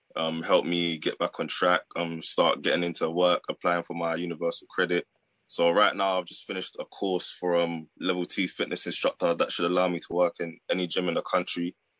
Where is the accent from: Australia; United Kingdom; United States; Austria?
United Kingdom; London; I'm from London.